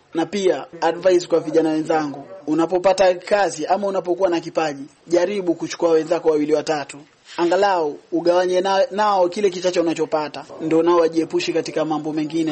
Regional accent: Ngombeni, Kwale County, Kenya; Nimetokea Ngombeni katika Kwale County.

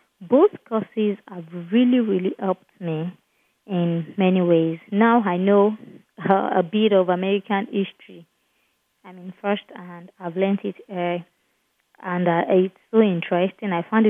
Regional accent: Nigeria; English is a second language; now in United States; I'm an English graduate from Nigeria, so coming to America has actually helped me to improve my English.

